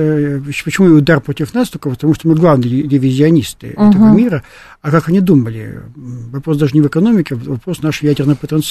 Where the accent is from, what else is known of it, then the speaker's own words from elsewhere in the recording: Far East, Russia; Я же Дальневосточник